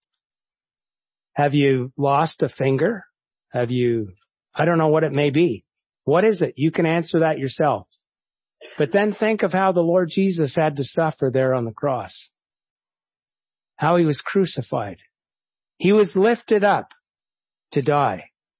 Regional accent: Ottawa, Ontario, Canada; When I was a boy growing up in Ottawa

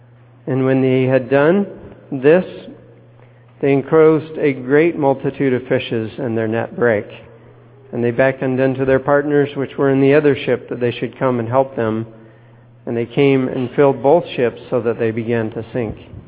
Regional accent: Tacoma, Washington, United States; You know, I grew up in Tacoma

